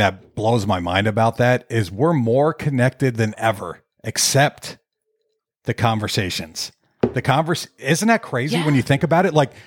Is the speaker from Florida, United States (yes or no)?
yes; Florida, United States; growing up in Florida, a lot of the trails and stuff, you would go on bird watching